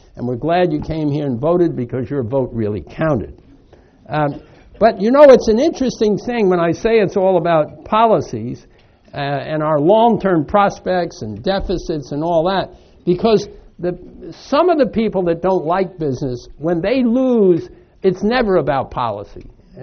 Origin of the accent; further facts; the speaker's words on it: Ireland; See, I'm Irish, and I'm very, very optimistic.